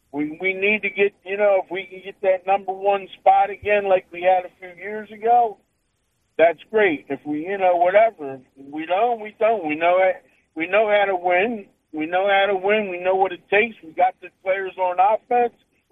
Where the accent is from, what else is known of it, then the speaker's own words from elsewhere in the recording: Philadelphia, Pennsylvania, United States; He says that when he hears that I'm from Philadelphia, right away, you know what he said to me?